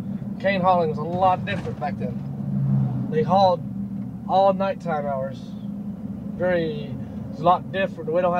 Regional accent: Connecticut, United States; born there; I wasn't over there. I was born in Connecticut.

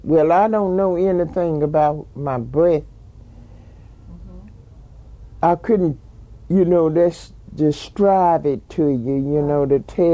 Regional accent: Americus, Georgia, United States; born there; Well, I was born in Americus, Georgia.

